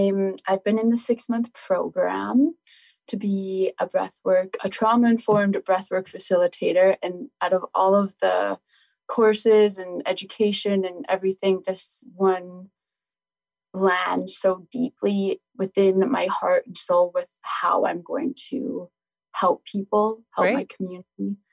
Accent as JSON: {"language": "English", "region": "British Columbia", "country": "Canada", "lives_now": "Victoria, Canada", "said": "I'm originally from Northern British Columbia, where it's cold, long winter."}